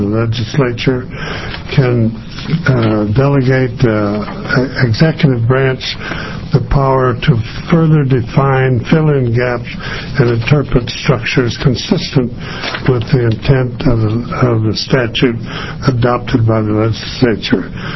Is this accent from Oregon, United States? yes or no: yes; Oregon, United States; from Bridgeview Vineyards. I'm a farmer from Southern Oregon.